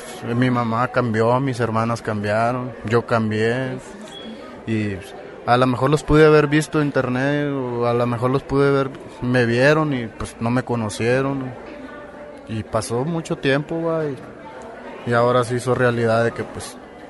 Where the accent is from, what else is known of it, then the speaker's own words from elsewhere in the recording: Honduras; moved away as an adult; yo cuando salí de allá de Honduras, mi idea era superar a mi mamá, ayudarle